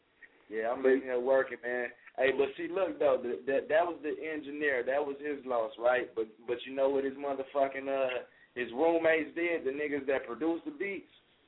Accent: West Coast, United States; I'm from the West. You know what I'm saying? My family from the South. I'm a West Coast nigga, but I got a southern hospitality. I'm a southern household baby.

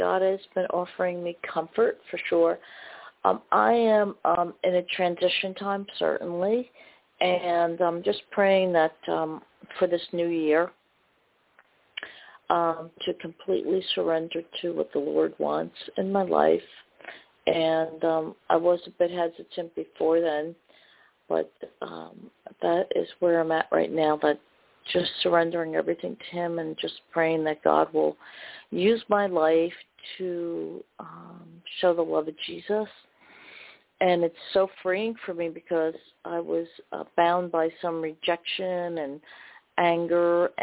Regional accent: New Jersey, United States; Hi, I'm from New Jersey. How are you?

